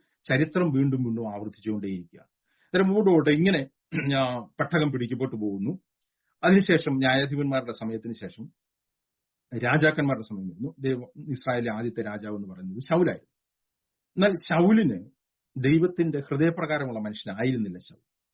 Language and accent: Malayalam; Nilambur, Kerala, India; ഞാൻ ജനിച്ച സ്ഥലത്ത് ഞാൻ താമസിക്കുന്ന സ്ഥലത്ത് നിലമ്പൂർ കൊല്ലഞ്ചേരി എന്ന് പറഞ്ഞ സ്ഥലത്ത്